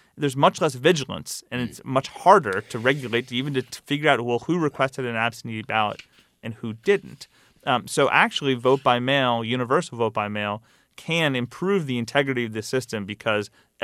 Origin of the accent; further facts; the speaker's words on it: Kentucky, United States; responding to Senator McConnell, my home state senator